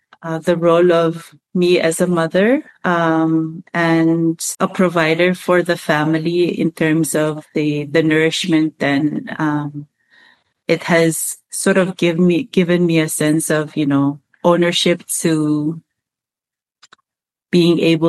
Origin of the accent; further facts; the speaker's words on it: Palau; I was born and raised here in Palau. My father, he's half Palauan, half Japanese.